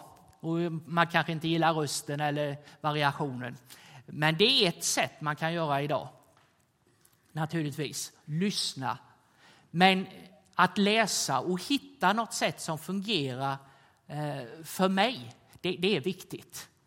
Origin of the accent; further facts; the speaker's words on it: Jönköping, Jönköping County, Sweden; jag var i Stora missionshuset i Jönköping. I församlingen där jag växte upp och fanns.